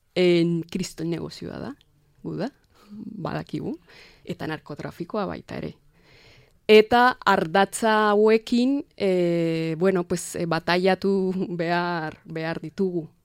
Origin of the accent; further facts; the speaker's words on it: Suesca, Cundinamarca, Colombia; Basque is a second language; Bogota ondoan bizi nintzen, herri txiki batean, Suezka du izena, oso ezaguna da, herria